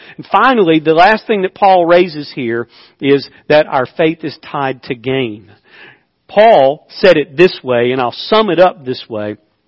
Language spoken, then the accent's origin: English; Indonesia; I'm from Indonesia. We all ride motorcycles.